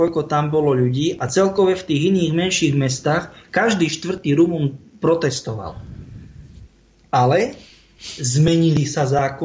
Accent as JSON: {"language": "Slovak", "region": "central Slovakia", "country": "Slovakia", "said": "u nás sa tak pekne hovorilo, lebo som zo stredného Slovenska"}